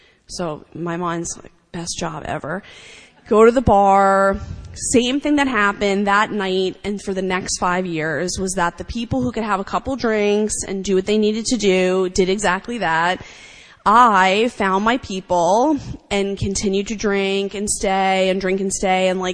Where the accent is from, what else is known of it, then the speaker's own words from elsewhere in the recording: Long Island, New York, United States; I grew up on Long Island, and I go to visit my parents